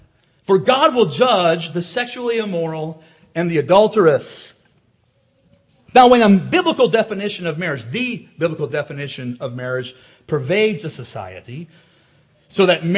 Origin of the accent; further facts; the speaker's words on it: Michigan, United States; I'm from Michigan.